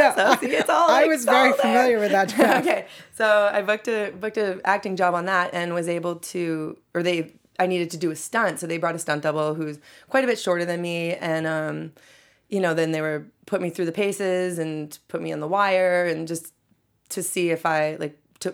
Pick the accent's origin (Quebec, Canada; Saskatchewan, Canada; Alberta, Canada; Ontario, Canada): Alberta, Canada; Edmonton; I'm from Edmonton, just so everyone knows.